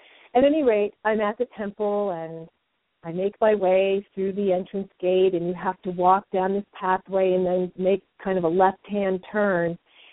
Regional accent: United States; I was really there just kind of walking along as an American woman in Egypt

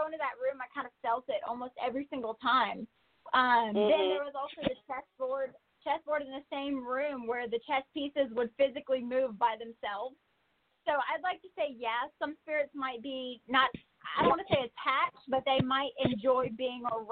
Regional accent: Louisiana, United States; Like I said, we're from Louisiana, so we're not really, it's not really a huge thing where we are.

